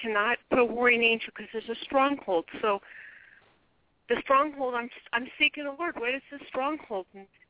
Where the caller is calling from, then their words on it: California, United States; In California, east of Sacramento.